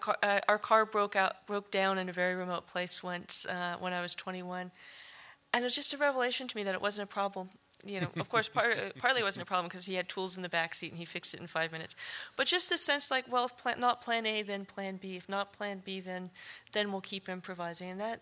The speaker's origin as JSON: {"language": "English", "region": "California", "country": "United States", "tie": "born or raised there", "said": "That and growing up in the California hills, trying to figure out what they meant and what it would mean to be native here"}